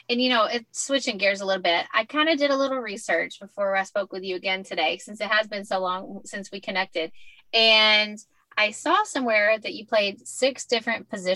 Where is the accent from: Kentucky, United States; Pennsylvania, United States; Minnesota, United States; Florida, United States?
Kentucky, United States; I mean, I'm from Kentucky, of course, and similar situations with being landlocked and that sort of thing.